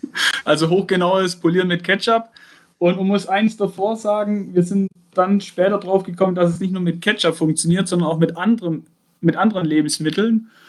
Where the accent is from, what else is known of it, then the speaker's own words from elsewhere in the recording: Aalen, Baden-Württemberg, Germany; Ich komme aus Aalen, näher Stuttgart, auf der schönen Ostalb.